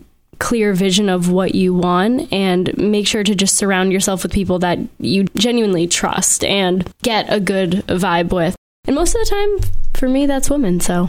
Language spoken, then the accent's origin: English; Weymouth, Massachusetts, United States; I am from Weymouth, Massachusetts.